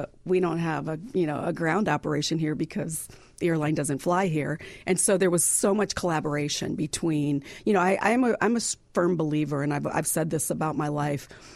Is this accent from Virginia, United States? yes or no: no; Iowa, United States; growing up in Iowa, where I didn't even know that I was black until I was 8.